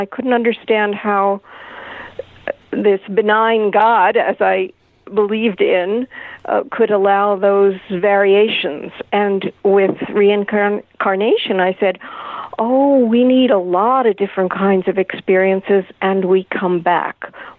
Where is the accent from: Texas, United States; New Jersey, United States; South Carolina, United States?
New Jersey, United States; also born or lived in Indiana; Well, I was raised in New Jersey, born in Indiana. They moved around my life a lot.